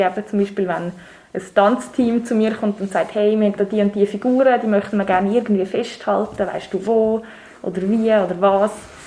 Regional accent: Einsiedeln, Schwyz, Switzerland; Dort tue ich halt gerne so ein bisschen meine Heimat einfach festhalten.

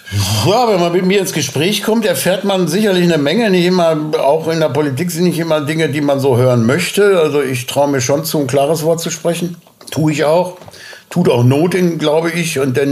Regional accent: North Rhine-Westphalia, Germany; Ich komme aus Nordrhein-Westfalen.

